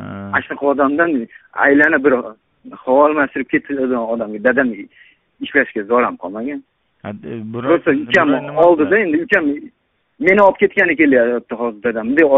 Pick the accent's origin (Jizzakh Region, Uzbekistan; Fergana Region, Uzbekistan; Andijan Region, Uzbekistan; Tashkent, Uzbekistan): Andijan Region, Uzbekistan; Pakhtaabad; Men Andijondanman. Paxtaobod rayonidan.